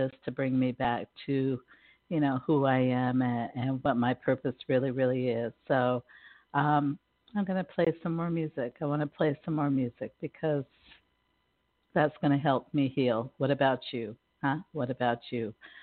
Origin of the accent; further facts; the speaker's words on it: Seattle, Washington, United States; now in Las Vegas, United States; from here in Las Vegas, where now is what I call the place I live, to back in my hometown of Seattle, Washington